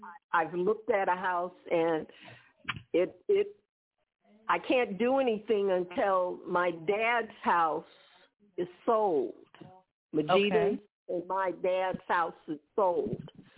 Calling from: California, United States; Can you hear me? … from California

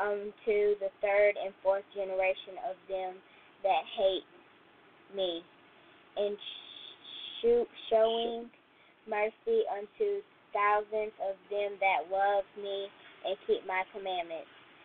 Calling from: Baton Rouge, Louisiana, United States; I'm calling from Baton Rouge, Louisiana.

